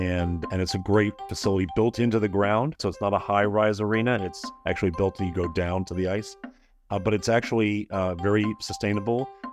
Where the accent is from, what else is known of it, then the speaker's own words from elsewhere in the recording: New York, United States; Just I grew up in the New York area, so New York is the center of the universe.